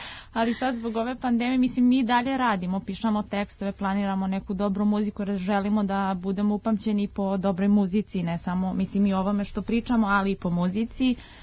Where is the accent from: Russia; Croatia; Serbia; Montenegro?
Serbia; Belgrade; mi smo dve iz Beograda.